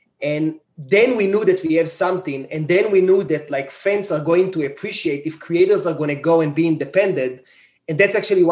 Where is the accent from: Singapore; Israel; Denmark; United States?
Israel; English is a second language; moved away as an adult; So I grew up in Israel. I'm an engineer in my occupation, and I moved there about 8 years ago.